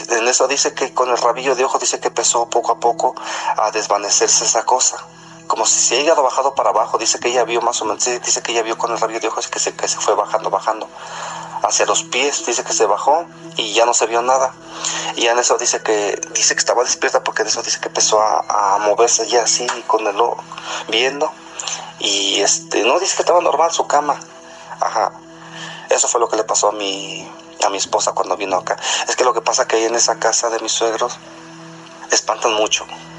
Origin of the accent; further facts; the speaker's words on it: Veracruz, Mexico; now in Puebla, Mexico; De hecho, yo soy del estado de Veracruz. Y por cuestiones de trabajo nos fuimos para allá hace como casi 10 años.